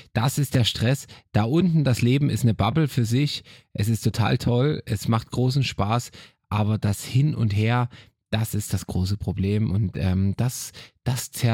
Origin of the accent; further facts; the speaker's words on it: Bavaria, Germany; now in Marrakesh, Morocco; Bei meiner Heimat ist natürlich hier weiterhin in Bayern